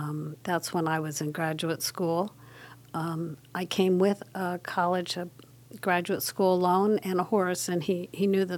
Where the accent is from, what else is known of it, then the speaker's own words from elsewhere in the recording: Akron, Ohio, United States; I sure did. I grew up in the West Akron area.